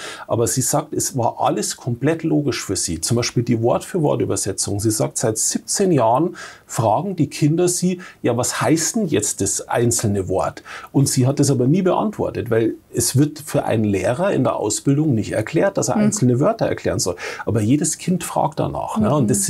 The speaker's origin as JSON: {"language": "German", "town": "Coburg", "region": "Bavaria", "country": "Germany", "tie": "born or raised there", "said": "Wir haben jetzt eine Schule bei meiner Heimatstadt in Coburg"}